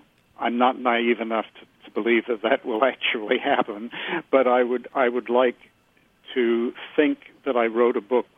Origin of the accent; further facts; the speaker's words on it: Canada; Right. I am a Canadian.